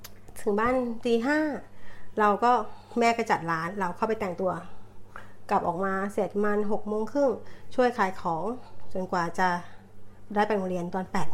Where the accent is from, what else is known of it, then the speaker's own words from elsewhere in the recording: Bangkok, Thailand; now in Australia; เป็นคนกรุงเทพค่ะ